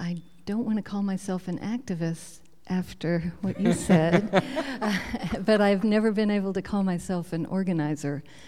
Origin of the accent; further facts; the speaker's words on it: Berlin, Germany; English is a second language; I am from Berlin. And I am a social worker.